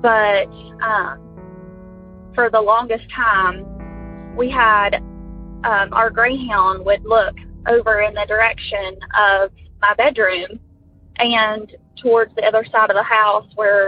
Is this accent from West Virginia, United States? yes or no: yes; West Virginia, United States; I'm from West Virginia.